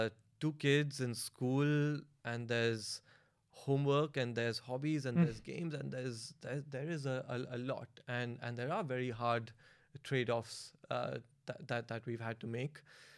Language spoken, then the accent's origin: English; India; also born or lived in United States; I grew up in India, and a lot of my formative years were in the US, a lot of them in Silicon Valley, and my wife is American.